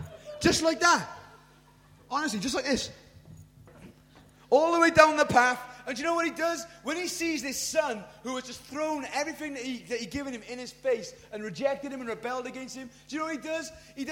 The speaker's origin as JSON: {"language": "English", "region": "Wales", "country": "United Kingdom", "said": "Now, we don't mind that as much as most countries because we're Welsh."}